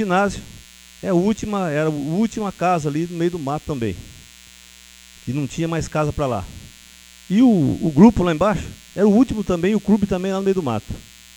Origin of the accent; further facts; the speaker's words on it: Rio Bom, Paraná, Brazil; nós somos nascidos e criados no Rio Bom